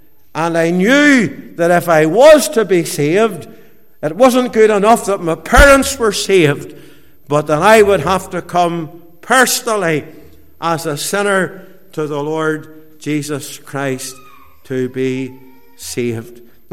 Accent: Belfast, Northern Ireland, United Kingdom; And I was brought up in Donegal Road Methodist Church, attended the City Mission.

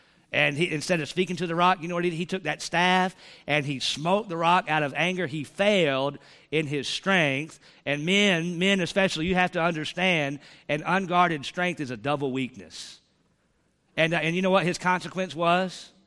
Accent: Charlotte, North Carolina, United States; I grew up in Charlotte, North Carolina.

